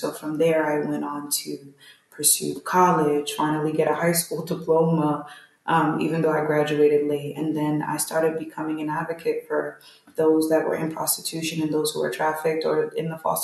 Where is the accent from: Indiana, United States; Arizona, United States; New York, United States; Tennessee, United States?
New York, United States; New York City; This was right in the neighborhood. I'm from New York City. It was right around the corner for me.